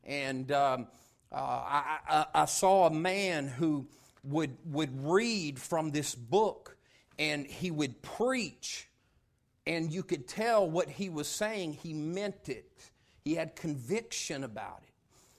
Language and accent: English; Knoxville, Tennessee, United States; And as I told you, I grew up in East Tennessee, Knoxville, Oak Ridge area.